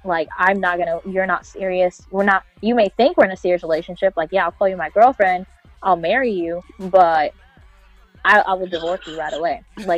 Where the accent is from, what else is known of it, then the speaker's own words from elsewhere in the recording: Queens, New York, United States; born there; So my mom apparently loved having her children in America. So that's just like her thing. So I was born in Queens, New York.